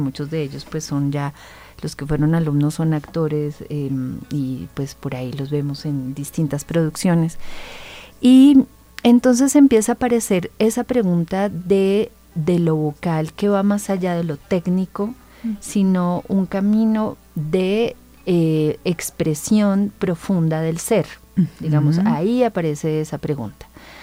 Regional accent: Suba, Bogotá, Colombia; Yo nací y crecí en Suba, y en Suba hay un movimiento cultural que permanece hasta estos días.

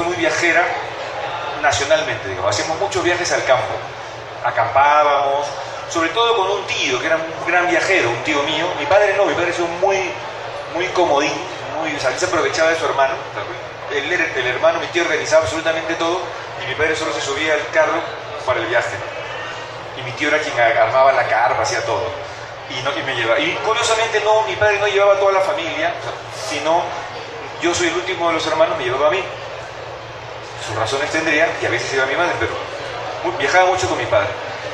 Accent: Lima, Peru; Yo al principio creía que solamente iba a ambientar mis historias en Lima, mi ciudad natal, que siempre me interesaba mi ciudad natal

